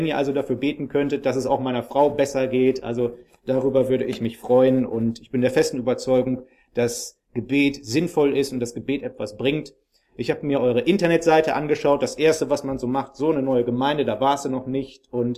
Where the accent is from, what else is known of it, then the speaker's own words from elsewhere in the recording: Münster, North Rhine-Westphalia, Germany; now in Frankfurt, Germany; Ich bin seit 2,5 Jahren in Frankfurt. Ursprünglich komme ich aus Münster.